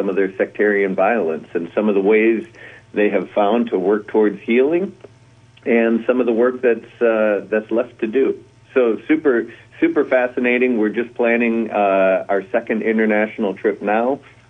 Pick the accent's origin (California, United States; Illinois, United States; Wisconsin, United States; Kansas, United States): Wisconsin, United States; Beaver Dam; Yeah, that's right. Born and raised in Beaver Dam, and I graduated from Beaver Dam High School in 1985.